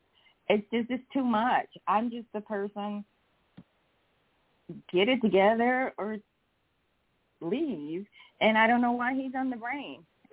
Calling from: Georgia, United States

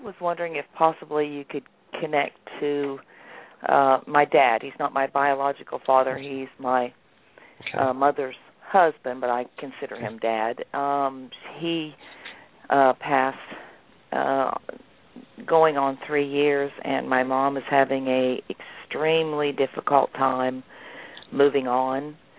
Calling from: North Carolina, United States; I'm calling from North Carolina.

